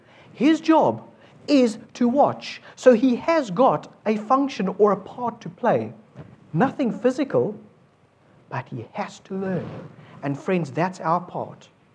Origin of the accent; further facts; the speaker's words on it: South Africa; I come from South Africa, and a little area that is situated halfway between a huge mountain range and the beach